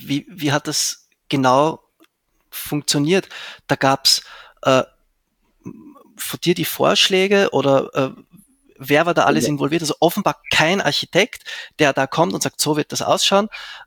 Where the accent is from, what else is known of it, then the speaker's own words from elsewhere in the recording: Zurich, Switzerland; also born or lived in Vienna; now in Graz, Austria; also ich bin ja ursprünglich ich bin in Zürich aufgewachsen und ich bin erst seit 6 Jahren in Graz und war dort davor 10 Jahre in Wien.